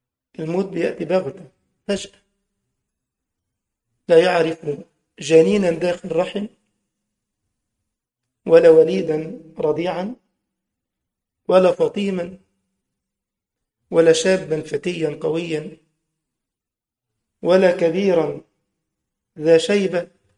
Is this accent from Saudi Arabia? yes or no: no; Upper Egypt, Egypt; بنسموه عندنا في الصعيد التحطيط.